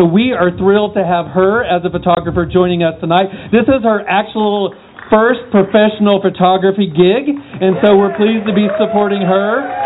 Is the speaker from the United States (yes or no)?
yes; Broken Arrow, Oklahoma, United States; going back to my hometown, Broken Arrow, Oklahoma